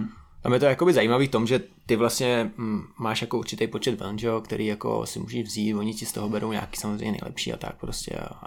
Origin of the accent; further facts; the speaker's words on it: Strakonice, South Bohemian Region, Czechia; also born or lived in Písek; Ale jsem strakonický, no, jako Písek moc, jako, nebo znám, ale jako nejsem tam vlastně skoro vůbec